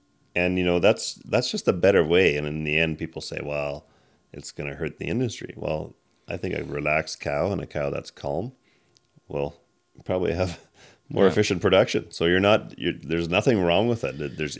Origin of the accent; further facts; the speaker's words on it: British Columbia, Canada; I mean, I'm from the Fraser Valley. You don't build an outhouse there without an inspection, right?